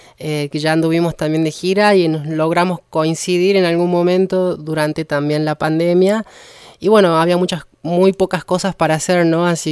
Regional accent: Andalgalá, Catamarca, Argentina; La primera vez fue en Andalgalá, yo soy de Andalgalá y ahí estuve a cargo también del taller de teatro municipal.

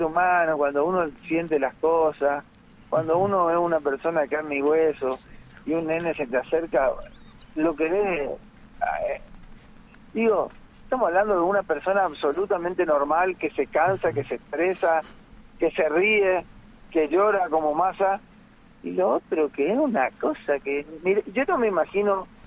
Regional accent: Argentina; Como ciudadano argentino

